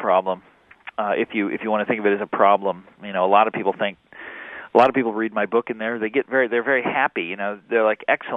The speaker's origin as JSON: {"language": "English", "region": "Kansas", "country": "United States", "tie": "born or raised there", "said": "the big part of it is about my home state of Kansas"}